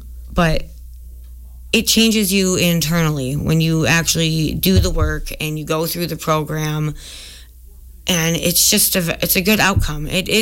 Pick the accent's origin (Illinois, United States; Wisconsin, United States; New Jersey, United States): Wisconsin, United States; Richland Center; I did. I was born in Richland Center. I went to Ithaca High School. I had a baby my sophomore year. I got my HSED in 2019. I moved away for quite a while.